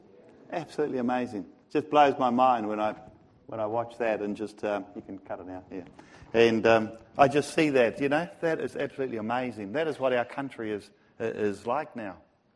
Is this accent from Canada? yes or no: no; Ireland; because, you know, I'm Irish.